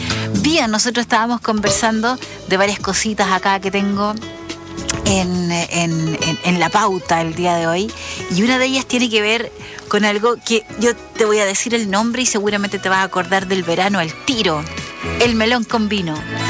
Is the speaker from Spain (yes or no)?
no; Chile; Si es muy genial nuestro país en cuanto a comida y también en cuanto a cosas para beber.